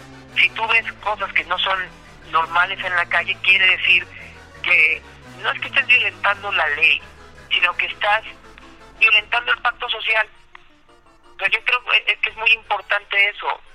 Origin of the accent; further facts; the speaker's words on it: Guadalajara, Jalisco, Mexico; cómo podemos como tapatíos demostrar que en este país hay otros caminos